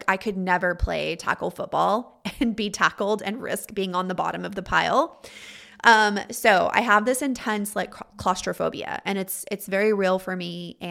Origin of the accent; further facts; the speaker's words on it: Texas, United States; I grew up in the Texas Panhandle, and I remember the commercials for our local hospital coming on TV when I was a kid.